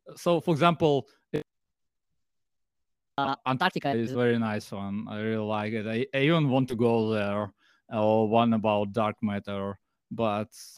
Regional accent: Saint Petersburg, Russia; English is a second language; I'm from St. Petersburg. This is the second capital of Russia.

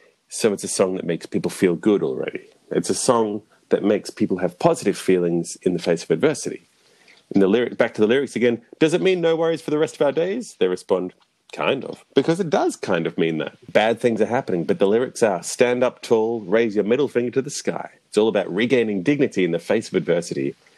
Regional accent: Australia; Yeah, as I'm Aussie and you're British, I'm tempted to argue that we could see this as an affectionate jibe.

